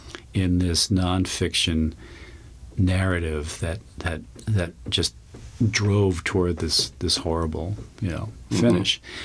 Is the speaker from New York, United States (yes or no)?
yes; Long Island, New York, United States; And I grew up on Long Island. I was a hurricane junkie.